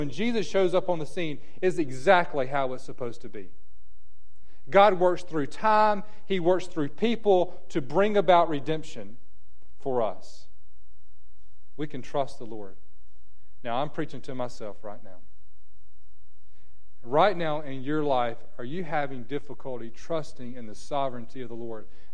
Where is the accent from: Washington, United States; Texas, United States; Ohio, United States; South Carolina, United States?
South Carolina, United States; Listen, I'm from South Carolina. My education is fair.